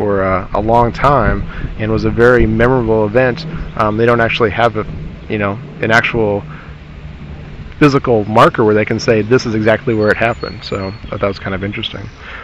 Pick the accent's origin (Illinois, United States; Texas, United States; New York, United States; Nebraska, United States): Nebraska, United States; Howells; I used to mow several cemeteries in my hometown of Howells